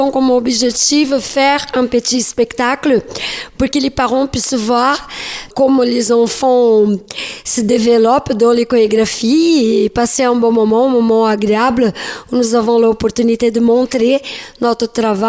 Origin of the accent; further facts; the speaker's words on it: São Paulo, Brazil; French is a second language; now in Vincé, France; Je suis originaire de São Paulo.